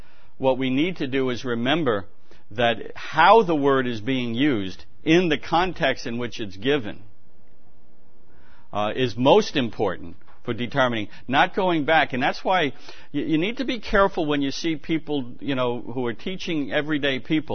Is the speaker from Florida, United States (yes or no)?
no; New York, United States; Being a New Yorker, I speak from a New York perspective, and I use analogies that New Yorkers can appreciate.